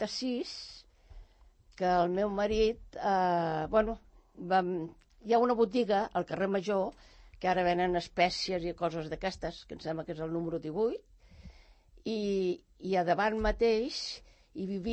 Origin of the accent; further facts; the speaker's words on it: Lleida, Catalonia, Spain; Jo vaig néixer a Lleida, al carrer del Nord.